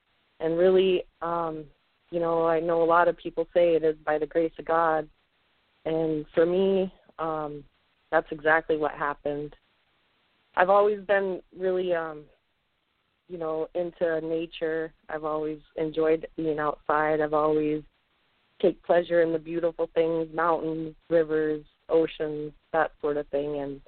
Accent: California, United States; moved away as an adult; now in Sault Ste. Marie, United States; I live currently in Sault Ste. Marie, Michigan, originally from born and raised in California near Santa Cruz.

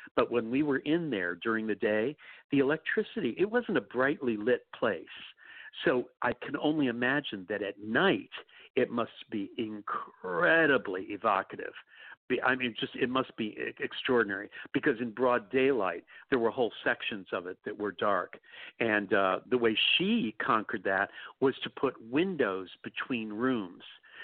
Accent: New York City, New York, United States; It's as weird to me as being a New Yorker and never having gone to the Empire State Building, the World Trade Center, the Statue of Liberty, or the Metropolitan Museum.

